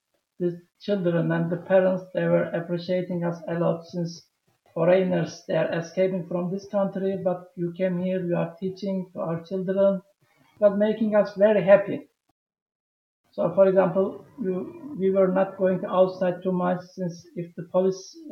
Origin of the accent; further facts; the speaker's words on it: Turkey; English is a second language; I am from Turkey.